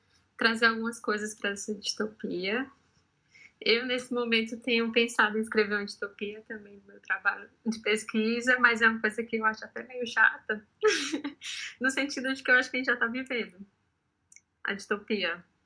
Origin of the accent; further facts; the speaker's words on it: Paracuru, Ceará, Brazil; Eu sou de Paracuru, eu nasci lá.